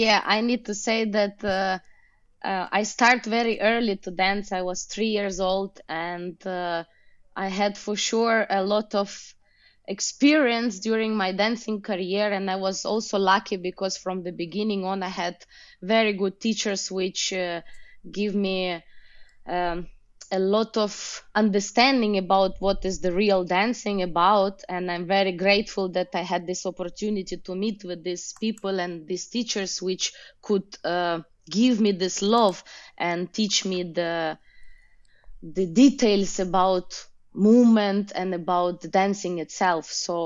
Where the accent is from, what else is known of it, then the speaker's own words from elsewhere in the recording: Ukraine; English is a second language; now in Germany; So yeah, I am living now in Germany. Actually, I'm coming from Ukraine.